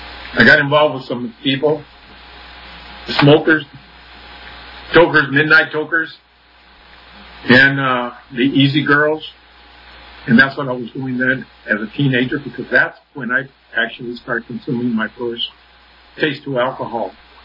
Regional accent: Canoga Park, California, United States; also born or lived in Burbank; Anyway, I was born in Burbank, California, raised in Canoga Park, and that's where I did my beginnings, in Canoga Park.

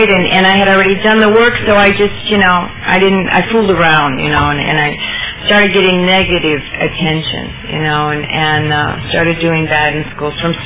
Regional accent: Nebraska, United States; I grew up in Nebraska. I was raised in a Catholic family, so those of you that are Catholics can understand that one.

